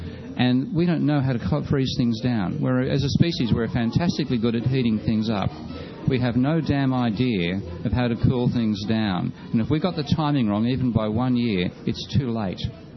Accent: Australia; And I mean, what's really offended me as an Australian is that there were some brilliant technologies being developed here

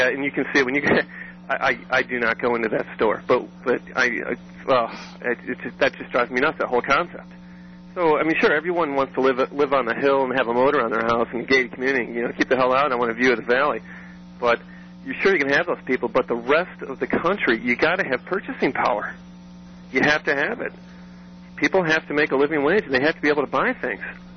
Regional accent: Detroit, Michigan, United States; Like, I'm from Detroit, right?

